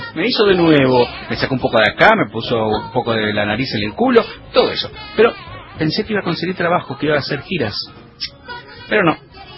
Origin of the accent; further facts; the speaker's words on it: San Juan, Puerto Rico; vengo de San Juan de Puerto Rico, de donde vengo no hay frío, no hay trineos.